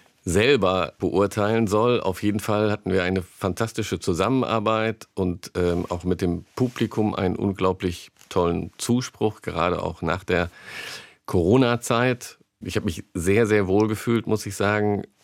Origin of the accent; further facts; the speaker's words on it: Bielefeld, North Rhine-Westphalia, Germany; born there; now in Mainz, Germany; Ich komme ja gebürtig aus Gadderbaum, beziehungsweise jetzt gehört das zu Bielefeld. Das ist eine Region, die sich nicht dadurch auszeichnet, dass sie aus fastnachtsbegeisternden Menschen besteht.